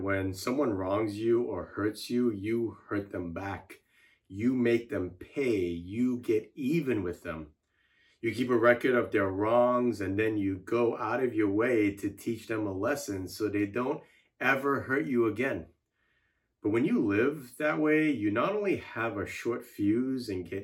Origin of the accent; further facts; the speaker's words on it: Brookline, Massachusetts, United States; also born or lived in Singapore; took my wife Kelsey to Brookline, Massachusetts, the very place where I grew up once my family and I moved here from Singapore.